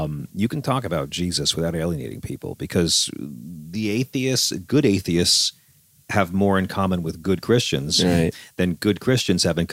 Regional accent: Long Island, New York, United States; I come from Long Island, man. It's hard to get banned from a mall.

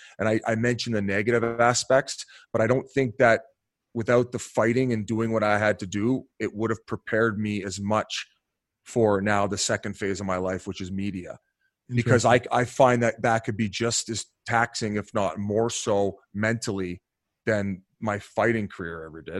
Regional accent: Welland, Ontario, Canada; Yeah, I'm from Welland, Ontario.

